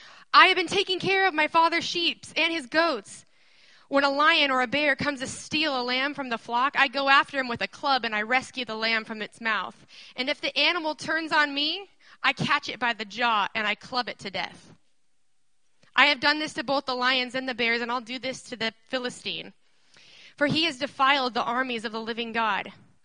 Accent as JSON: {"language": "English", "town": "Anchorage", "region": "Alaska", "country": "United States", "tie": "born or raised there"}